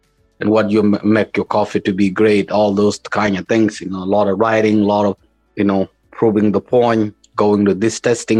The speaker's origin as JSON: {"language": "English", "country": "South Sudan", "also_born_or_lived": "Ethiopia", "second_language": "English", "said": "I'm originally from South Sudan, which currently I am now."}